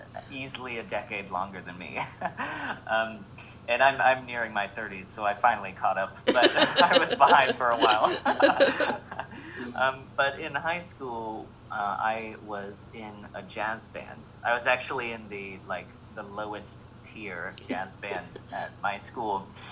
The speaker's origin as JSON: {"language": "English", "town": "Brownsburg", "region": "Indiana", "country": "United States", "tie": "born or raised there", "said": "Cool. Yeah, so I grew up in Brownsburg, Indiana, which is actually where I live now."}